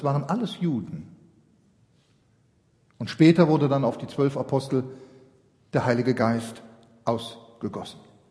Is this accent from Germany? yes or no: no; Switzerland; da sind doch hier wir Schweizer. Ich bin ja auch ein Schweizer.